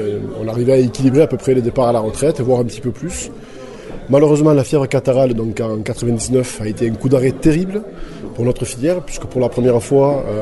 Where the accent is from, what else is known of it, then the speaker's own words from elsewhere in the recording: Corsica, France; Alors moi, donc, je viens du bassin laitier de la Corse